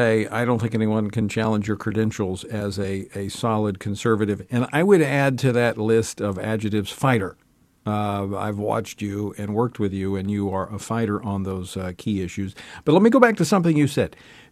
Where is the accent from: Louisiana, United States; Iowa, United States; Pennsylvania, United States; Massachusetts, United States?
Louisiana, United States; a delegate on the platform committee from my home state of Louisiana.